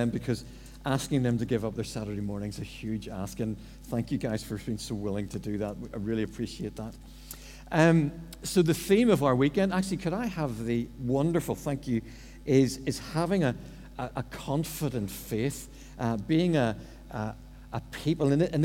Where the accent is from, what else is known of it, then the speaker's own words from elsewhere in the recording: Lisburn, Northern Ireland, United Kingdom; I grew up in Lisburn